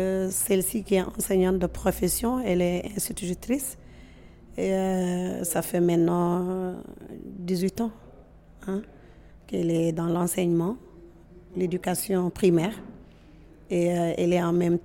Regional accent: Senegal; also born or lived in Kédougou; je suis née à Kédougou, mais je n'ai pas grandi un peu à Kédougou, j'ai fait un peu le Sénégal, le tour du Sénégal.

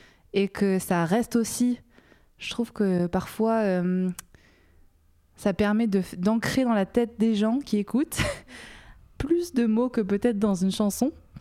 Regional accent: Réunion, France; born or raised there

